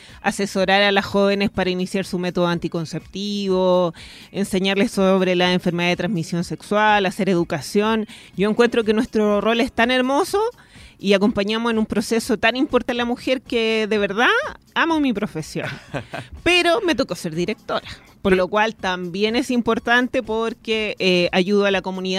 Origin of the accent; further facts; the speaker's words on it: Olivar, O'Higgins, Chile; me vine a trabajar a mi ciudad natal. Yo toda la vida he residido en la comuna de Olivar.